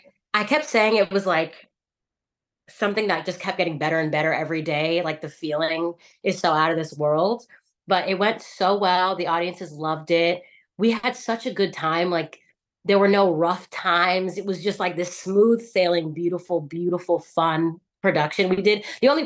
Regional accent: Houston, Texas, United States; also born or lived in Massachusetts, United States; I am from Texas. I was born in Massachusetts, but my family's been in Texas since I was 11. So that's going on like 14 years. So I just say I'm from Texas in Houston.

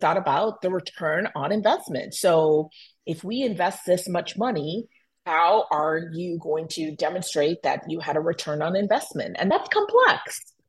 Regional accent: Miami, Florida, United States; Knight Foundation is headquartered in Miami. So I stayed in my hometown

